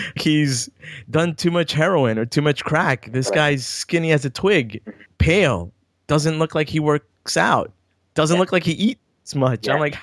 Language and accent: English; New York City, New York, United States; you're from New York, I'm from New York. In Manhattan, on any street